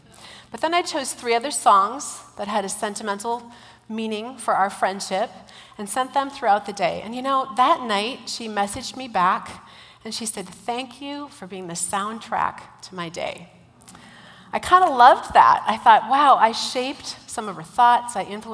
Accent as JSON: {"language": "English", "town": "Pelican Rapids", "region": "Minnesota", "country": "United States", "tie": "born or raised there", "said": "a gospel-centered church in my hometown, which is Pelican Rapids, Minnesota. 2,000 people live there. It's as cute as it sounds."}